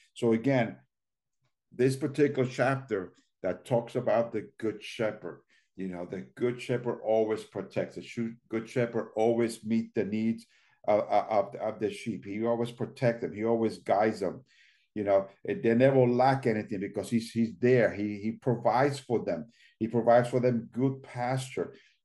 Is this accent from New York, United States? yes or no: yes; New York City, New York, United States; And like I said, even when I was young, growing up in New York, and I used to go to just to go to the corner store, I had to have eyes behind my back